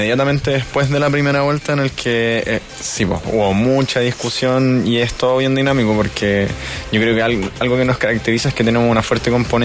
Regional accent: Concepción, Biobío, Chile; De hecho, yo soy oriundo de Concepción.

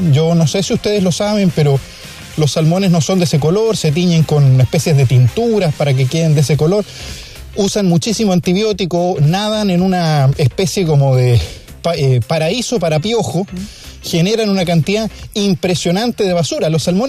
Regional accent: Chile; yo también soy chileno, soy un delfín chileno

